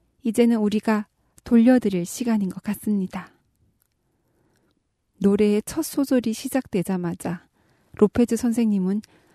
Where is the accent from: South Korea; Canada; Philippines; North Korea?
North Korea